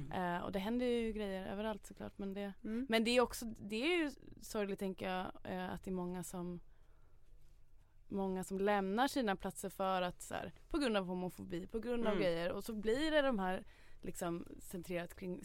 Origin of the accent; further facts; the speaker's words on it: Stockholm, Stockholm County, Sweden; Och jag är uppvuxen i Stockholm